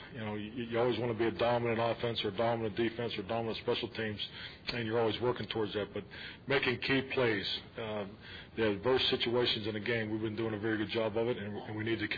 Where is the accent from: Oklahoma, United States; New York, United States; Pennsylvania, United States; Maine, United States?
Pennsylvania, United States; So I think it's just part of growing up in Western Pennsylvania.